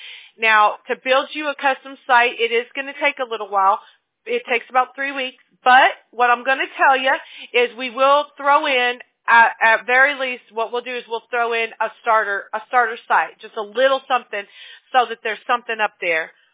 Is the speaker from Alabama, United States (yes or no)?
yes; Mobile, Alabama, United States; born there; I know, and I could say that because I was born in Mobile, Alabama.